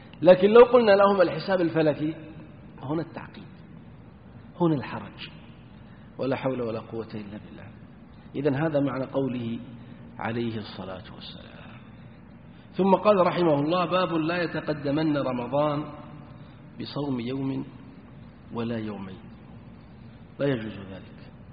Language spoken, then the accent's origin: Arabic; Yanbu, Medina Province, Saudi Arabia; طبعا بلدنا ينبع هذه كانت مشهورة بهؤلاء